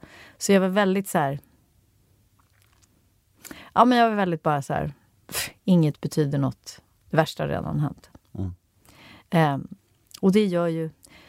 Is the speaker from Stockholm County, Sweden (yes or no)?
yes; Rotebro, Stockholm County, Sweden; För jag är uppvuxen i Rotebro. Det är liksom inte Östermalm. Men alla tror alltid att jag är så här överklass.